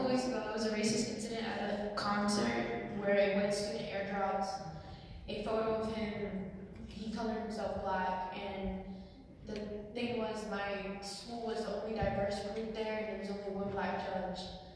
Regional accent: Boston, Massachusetts, United States; also born or lived in Worcester; I'm from Boston. Well, originally born in Worcester, but from Boston.

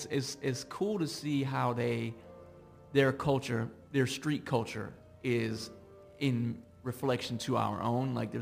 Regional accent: United States; I have a tendency, because I'm American, to think that American culture influences the rest of the world greatly.

